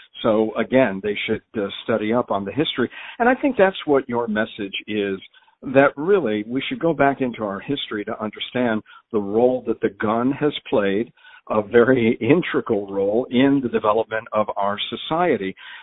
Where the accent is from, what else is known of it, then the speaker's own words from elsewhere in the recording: Connecticut, United States; I'm from Connecticut, so Sandy Hook, recently part of our terrible history here.